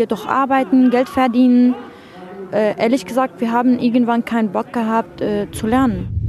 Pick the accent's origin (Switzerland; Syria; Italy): Syria; now in Germany; Ich komme aus Syrien. Ich bin seit 5 Jahren in Deutschland